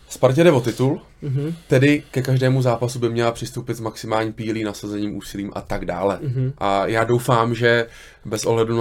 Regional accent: Plzeň, Plzeň Region, Czechia; born there; Pouze rodištěm Plzeňák.

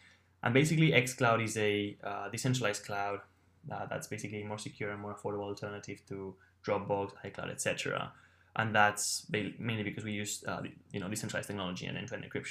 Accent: Spain; English is a second language; now in United States; yeah, I'm from Spain. Usually people from the US, they can't really pronounce it.

